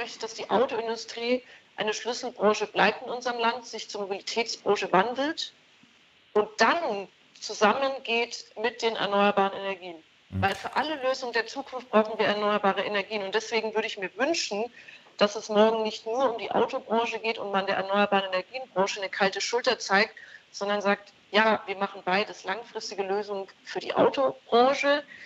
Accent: Bavaria, Germany; wir sind ja beide aus Bayern, Autoregion, ich wie gesagt aus einer Zuliefererregion.

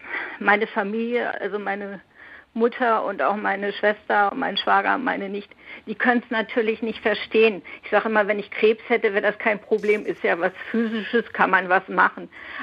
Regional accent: Braunschweig, Lower Saxony, Germany; Also ich bin in Feldenhof aufgewachsen, das ist ein Stadtteil von Braunschweig und in den 70er Jahren war das da sehr schön. Das war noch geprägt von Landwirtschaft.

